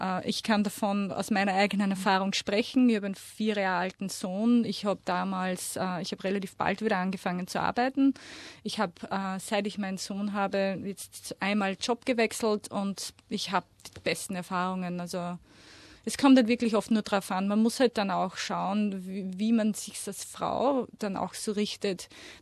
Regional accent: Austria; moved away as an adult; now in Melbourne, Australia; Mittlerweile fühle ich mich aber auch sehr in Melbourne zu Hause. Und wenn man mich fragt, von wo bist du, dann sage ich, naja, 50% Österreich und 50% Melbourne.

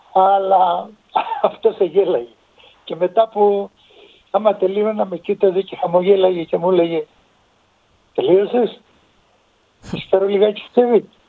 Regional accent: Piraeus, Attica, Greece; also born or lived in Crete; Γεννημένος στην Κρήτη και μεγαλωμένος στον Πειραιά.

